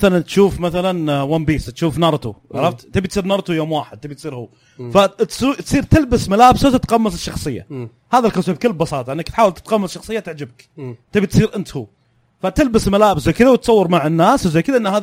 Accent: Saudi Arabia; عندنا بالسعوديه صراحه هو احسن واحد صراحه

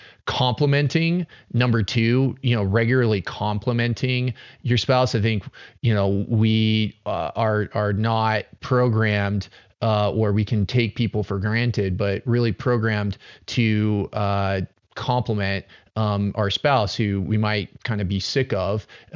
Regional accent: Colorado, United States; I am a divorce lawyer in Aspen, Colorado. I was born and raised in Colorado

